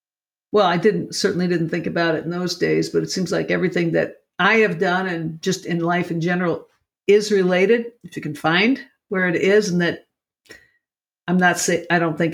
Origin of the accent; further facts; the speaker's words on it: Lockport, Illinois, United States; Lockport, Illinois.